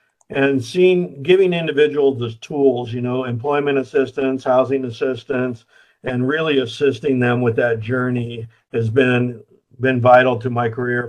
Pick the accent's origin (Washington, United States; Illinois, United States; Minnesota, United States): Washington, United States; Enumclaw; I grew up in a small town outside of Seattle, Washington, called Enumclaw.